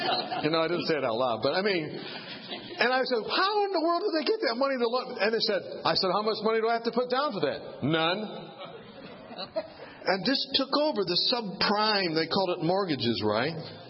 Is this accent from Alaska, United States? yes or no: no; Kansas, United States; I went to the bank and I said, look, I'm from Kansas.